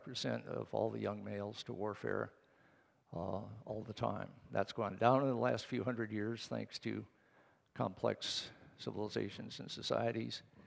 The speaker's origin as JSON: {"language": "English", "country": "United States", "said": "Back in 1948, when I was 10 years old, I took my pledge as an American to save and faithfully to defend from waste the natural resources of my country"}